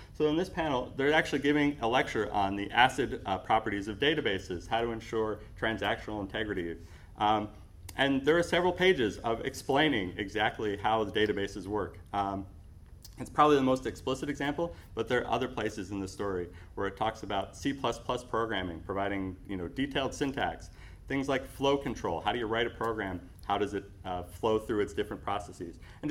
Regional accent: New Jersey, United States; other than the fact that we're both from New Jersey, which is fun.

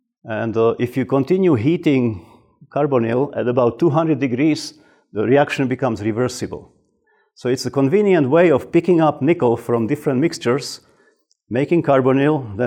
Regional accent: Slovakia; This is an example of 6 million tons of spent residue in my home country of Slovakia.

